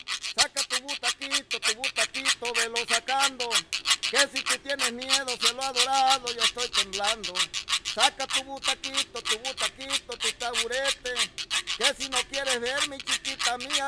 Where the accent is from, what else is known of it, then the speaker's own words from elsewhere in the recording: Tilapan, Veracruz, Mexico; Yo nací en Tilapan, ya tiene muchos años, tengo 70 años